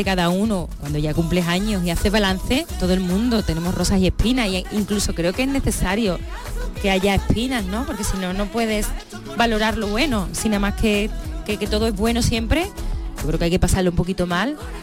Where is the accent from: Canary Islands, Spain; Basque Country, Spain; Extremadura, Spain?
Extremadura, Spain; Coria; now in Madrid, Spain; he vivido mucho tiempo fuera, he vivido en Madrid, pero yo tenía 3 días libres y me venía a Coria. O sea, Coria es mi... O sea, porque es mi pueblo, ahí … ahí la gente no me pide fotos, ahí soy yo